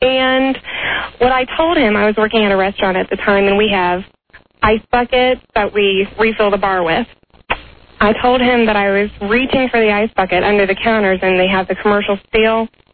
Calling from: Alexandria, Virginia, United States; Alexandria.

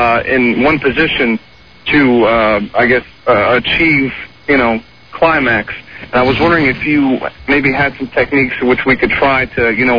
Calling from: New Iberia, Louisiana, United States; New Iberia, Louisiana.

